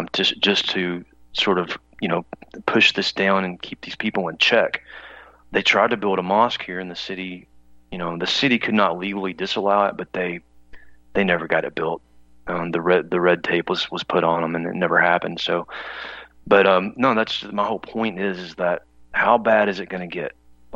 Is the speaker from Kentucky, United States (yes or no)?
yes; Mayfield, Kentucky, United States; born there; I know a situation in my small town where I was born in Mayfield, Kentucky.